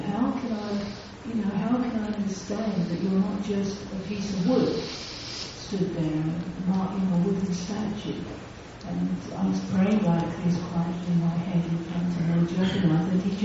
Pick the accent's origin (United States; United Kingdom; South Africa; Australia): United Kingdom; London; because I'm from London